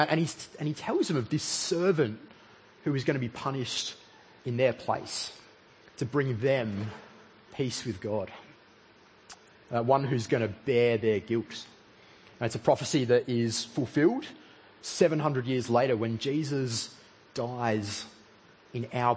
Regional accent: Australia; born there; I'm lucky that I was born in Australia in the late 20th century and I get to enjoy all of the blessings that come from that.

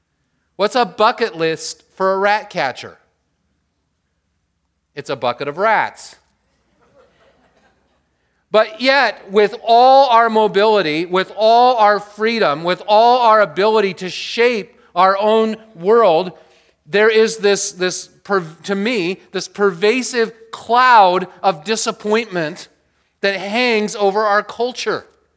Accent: United States; because I'm an American. And we get to choose everything.

